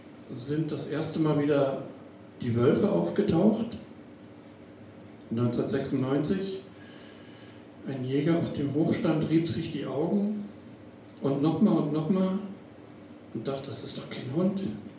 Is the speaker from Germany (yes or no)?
yes; Saxony, Germany; zwei oder drei liefen durch die Neiße in meine Heimat, die Oberlausitz.